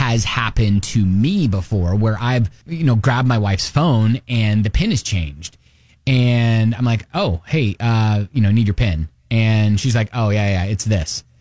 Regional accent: Columbus, Ohio, United States; I'm from Columbus, Ohio, and my, you know, when you grow up there, your either professional sports team is Cleveland or it's Cincinnati.

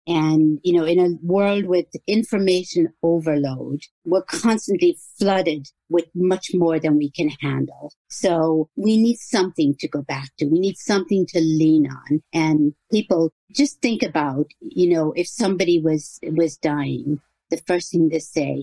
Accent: Ireland; I'm originally from Ireland.

